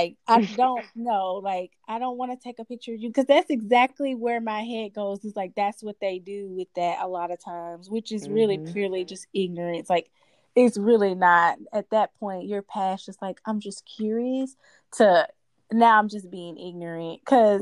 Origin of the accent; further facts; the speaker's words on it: Oakland, California, United States; The first question is from Tanisha out of Oakland, California, my hometown.